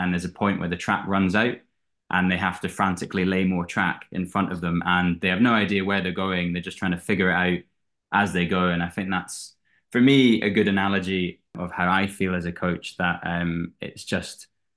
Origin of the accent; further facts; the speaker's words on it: Edinburgh, Scotland, United Kingdom; also born or lived in England; So I'm from Edinburgh. I was born in England, but moved up to Scotland when I was 18 months old. So born in England, raised in Scotland. So I identify as a proud Scotsman.